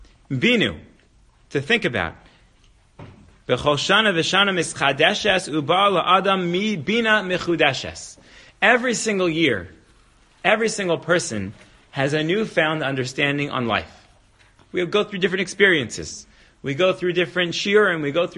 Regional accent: Baltimore, Maryland, United States; they used to … because I'm from Maryland. So they wanted to give me a Hasidic name.

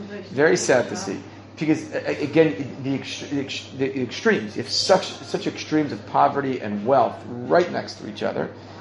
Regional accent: United States; Growing up in America, I didn't see that.

